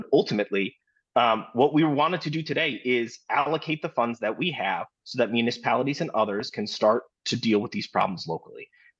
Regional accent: Wisconsin, United States; We're all from Wisconsin. We all, you know, root for the Packers.

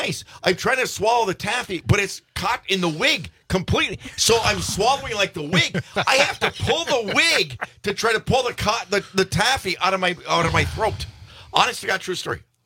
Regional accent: Minnesota, United States; Iron Rangers. That's my hometown up there.

